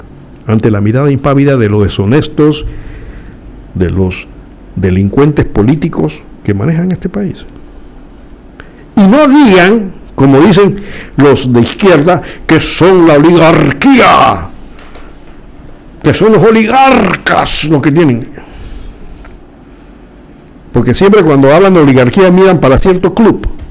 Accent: Panama; a mí me da dolor como ciudadano panameño conversar con los taxistas serios

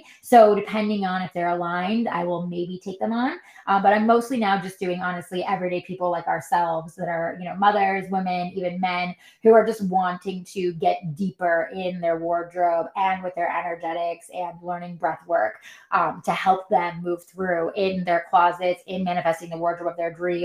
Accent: New York, United States; now in Los Angeles, United States; I'm originally from New York, and that team invited me and took me under their wing to work in LA on different projects

